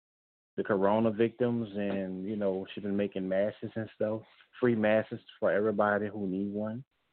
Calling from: New Orleans, Louisiana, United States; I'm calling from New Orleans. I'm the local DJ

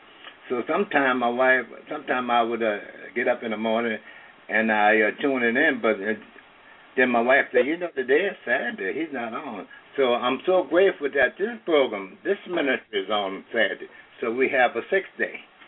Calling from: Los Angeles, California, United States; from Los Angeles, California.

